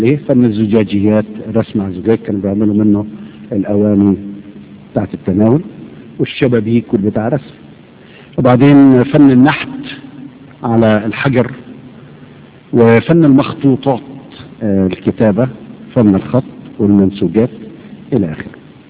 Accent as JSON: {"language": "Arabic", "region": "Beheira", "country": "Egypt", "said": "أنا بتشرف إن أنا من البحيرة نفسها، يعني فخر كبير ليا وشرف إن أنا من البحيرة"}